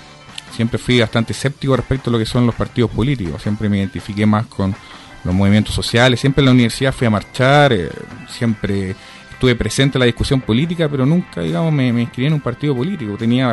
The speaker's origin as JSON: {"language": "Spanish", "town": "San Miguel", "region": "Santiago Metropolitan Region", "country": "Chile", "tie": "born or raised there", "said": "respecto a mí, bueno, yo soy un hijo de esta comuna, soy un hijo de San Miguel. Mi abuela vivió acá en calle Pirámide, en San Miguel, mi abuela paterna."}